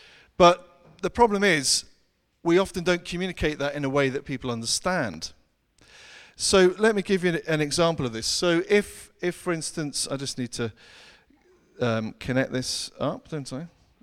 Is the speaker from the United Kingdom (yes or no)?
yes; United Kingdom; And I'm too British and shake the hand